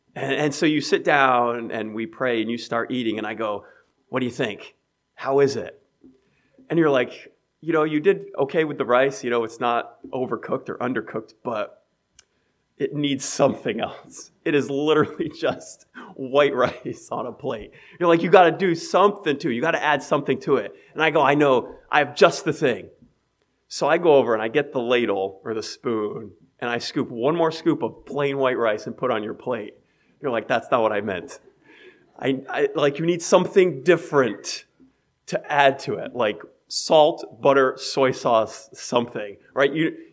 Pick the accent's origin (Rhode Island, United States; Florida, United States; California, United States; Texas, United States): Rhode Island, United States; Westerly; born there; You know, I was born in Westerly, Rhode Island, March 1st, 1985.